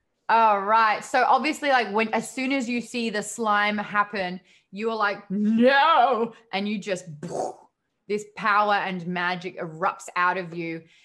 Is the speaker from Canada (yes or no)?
no; Australia; I'm Australian.